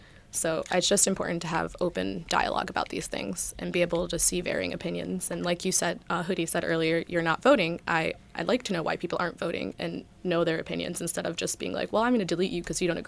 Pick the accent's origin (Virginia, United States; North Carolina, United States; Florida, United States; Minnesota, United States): Virginia, United States; moved away; I grew up in Virginia and moved to upstate New York recently, about 5 years ago, but I like to say recently.